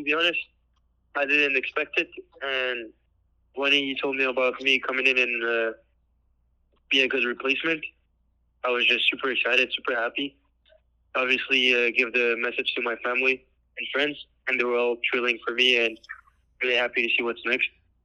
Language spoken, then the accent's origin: English; Canada; I'm a Canadian